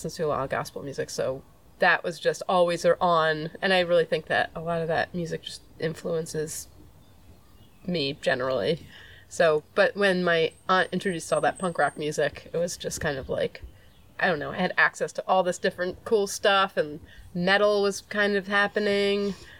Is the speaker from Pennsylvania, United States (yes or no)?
yes; Pennsylvania, United States; also born or lived in Delaware; I was born in Delaware, but then my family moved to Pennsylvania.